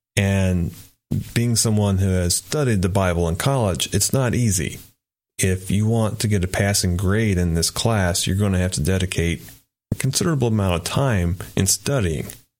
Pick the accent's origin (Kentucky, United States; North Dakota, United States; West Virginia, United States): Kentucky, United States; now in Texas, United States; and I'm originally from Kentucky, born and raised there.